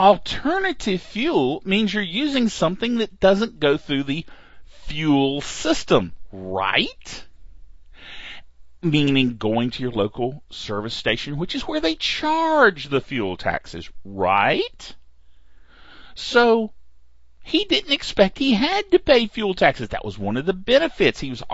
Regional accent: North Carolina, United States; accent: Piedmont North Carolina; can hear the accent and know that I am a Piedmont North Carolinian. Okay? It actually gets worse. My accent gets much worse if I'm not doing a podcast

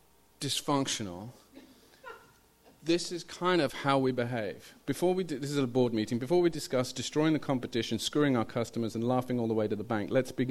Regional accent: India; this is when I grew up in India

